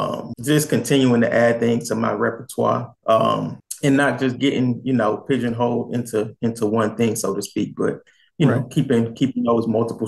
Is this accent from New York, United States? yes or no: no; Amelia Island, Florida, United States; also born or lived in Jacksonville; I grew up in Florida. If you ever heard of it's a little town in North Florida. It's probably maybe 30 minutes north of Jacksonville, 45 minutes north of Jacksonville, called Amelia Island. I was born in Jacksonville